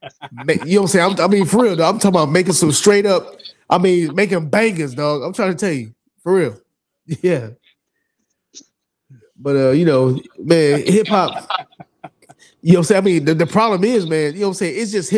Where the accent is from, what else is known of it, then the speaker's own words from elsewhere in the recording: Germany; First of all, I grew up in overseas. I grew up in Germany.